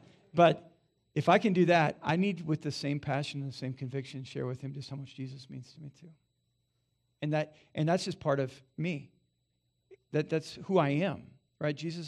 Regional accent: Durango, Colorado, United States; I'm from Durango.

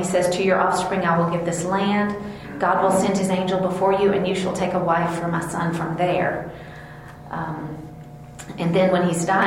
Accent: Georgia, United States; Okay, so I grew up in South Georgia, and everybody of my generation, at least my friends growing up in the early 70s, late 60s, knew the movie Gone with the Wind.

